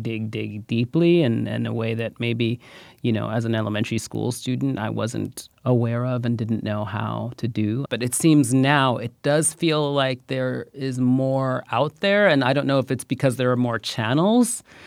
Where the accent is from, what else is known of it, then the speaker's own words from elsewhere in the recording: Bronx, New York, United States; We're growing up in the Bronx and in New York when it was trying to get out of, when it was on the brink of bankruptcy.